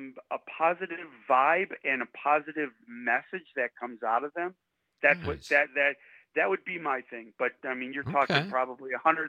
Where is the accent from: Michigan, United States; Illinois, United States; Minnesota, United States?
Illinois, United States; Chicago; I grew up in Chicago, moved up here